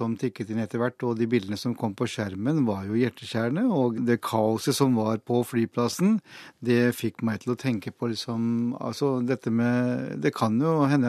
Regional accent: Karachi, Sindh, Pakistan; also born or lived in Oslo; now in Norway; Jeg har vokst opp delvis I Karachi og da delvis I Oslo, så jeg føler jo liksom at Karachi på mange måter min by.

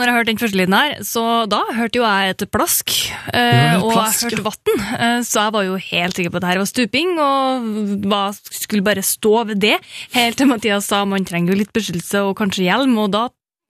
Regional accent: Meråker, Trøndelag, Norway; Jeg er jo fra Meråker. Eneste jeg kan er jo ski.

